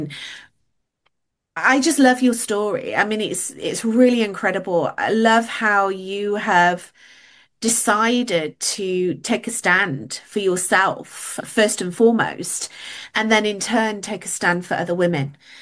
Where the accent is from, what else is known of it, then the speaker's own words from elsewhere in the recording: United Kingdom; I'm British. Make yourself a cup of tea.